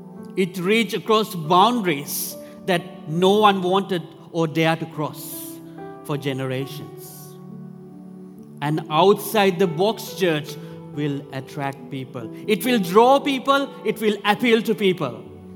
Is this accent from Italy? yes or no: yes; Italy; You have churches where I was growing up in Italy. There's a lot of churches where I was growing up.